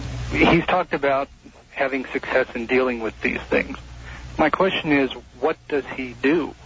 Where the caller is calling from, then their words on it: Oregon, United States; I'm calling from Oregon.